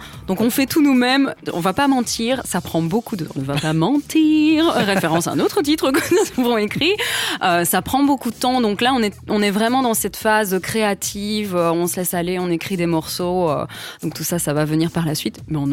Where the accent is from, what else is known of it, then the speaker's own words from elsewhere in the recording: Belgium; peut-être aussi qu'en tant que Belge, on s'est dit « Ouh, on va arriver là-bas en France